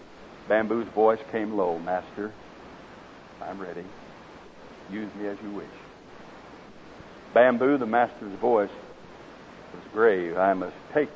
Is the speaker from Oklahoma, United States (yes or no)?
yes; Oklahoma, United States; accent: Oklahoma; is my Oklahoma accent bothering you all?